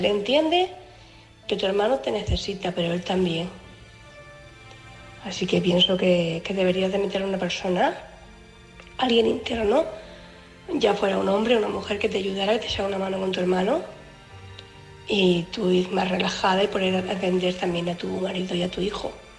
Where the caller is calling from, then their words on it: Cartagena, Region of Murcia, Spain; corresponsal de Cartagena